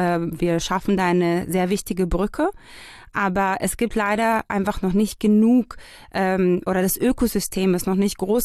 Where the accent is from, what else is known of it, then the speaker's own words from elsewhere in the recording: Israel; Also wie erwähnt, wir kommen ja aus Israel.